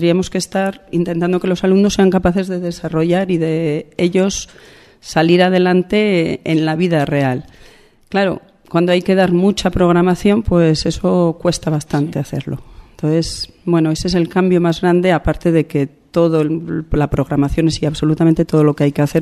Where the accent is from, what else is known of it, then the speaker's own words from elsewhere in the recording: Logroño, La Rioja, Spain; Soy de Logroño, trabajé muchos años fuera de la comunidad de La Rioja y vine hace pues 12 años, estuve 4 años en Calahorra y ahora llevo aquí estos 8.